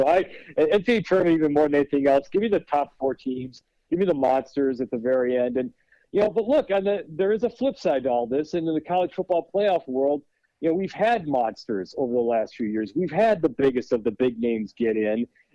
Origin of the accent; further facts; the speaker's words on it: Minneapolis, Minnesota, United States; So I grew up in Minneapolis. He worked for the University of Minnesota.